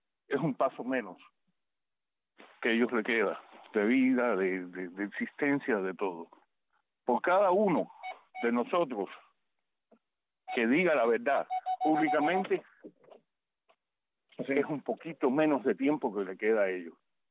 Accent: Cuba; moved away; salimos de Cuba

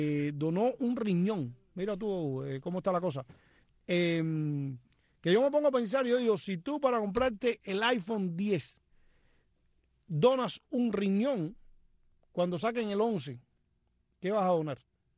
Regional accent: Cuba; moved away; hace 25 años que salí de Cuba

